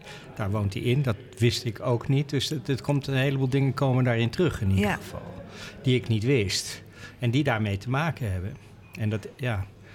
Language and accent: Dutch; Amsterdam, North Holland, Netherlands; ook als Amsterdammer.